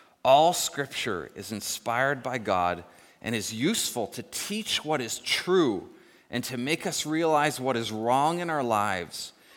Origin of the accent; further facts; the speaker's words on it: Nanaimo, British Columbia, Canada; it was in port in my hometown of Nanaimo, and a bunch of people from Nanaimo were volunteering on the ship.